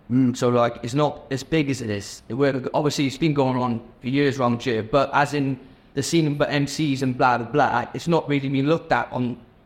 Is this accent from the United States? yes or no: no; Wales, United Kingdom; that is that we're Welsh and we're from Wales.